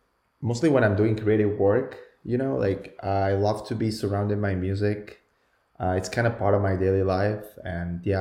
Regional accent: Spain; English is a second language; moved away as an adult; now in Canada; I'm from Spain and I speak Spanish and Catalan. And when I moved to Canada, I had to learn English

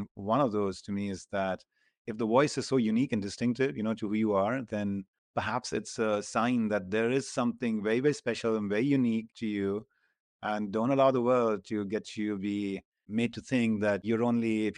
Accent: Chandigarh, India; Chandigarh is my hometown. Yes.

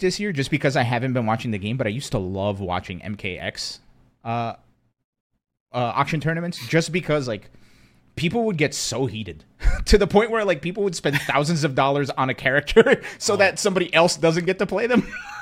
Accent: East Coast, United States; especially, like, you know, growing up on the East Coast.

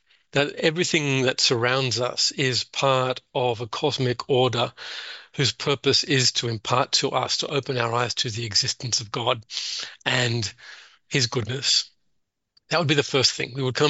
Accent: Australia; as you can hear, I'm not American. I'm Australian.

